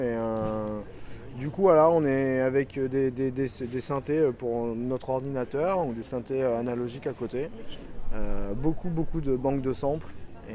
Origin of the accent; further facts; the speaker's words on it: Clermont-Ferrand, Auvergne-Rhône-Alpes, France; moi je suis de Clermont-Ferrand.